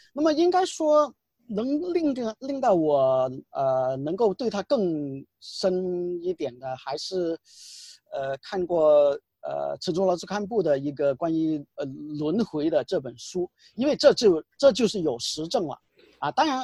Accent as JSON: {"language": "Chinese", "region": "Guangdong", "country": "China", "said": "因为我广东人还听广东话的"}